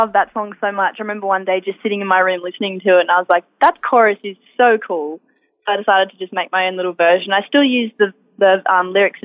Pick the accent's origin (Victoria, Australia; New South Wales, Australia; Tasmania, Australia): New South Wales, Australia; Forbes; now in Sydney, Australia; I guess I just came straight from the country. So I came straight from Forbes.